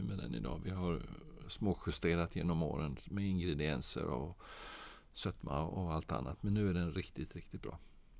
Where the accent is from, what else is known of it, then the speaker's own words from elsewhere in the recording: Norrköping, Östergötland, Sweden; also born or lived in Lund / Brussels; bott i Skåne, det hörs inte nu. Men jag har dels pluggat i Lund och blev väldigt förtjust i Skåne. Jag är egentligen från Norrköping. Och sen hade vi bott i Bryssel, och mina barn skulle börja skolan, och så slutet på 90-talet så flyttade vi till Skåne.